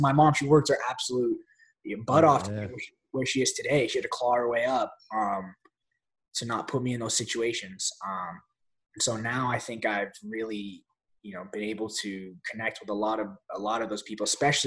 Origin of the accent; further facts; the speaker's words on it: Chicago, Illinois, United States; born there; I was born in Chicago, Illinois, yeah.